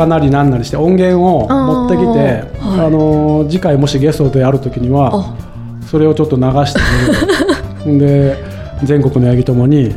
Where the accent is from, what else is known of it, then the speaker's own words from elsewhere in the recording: Kanda, Fukuoka, Japan; 俺もだからその福岡が出身だから九州帰った時に神田町なんだけど福岡県のね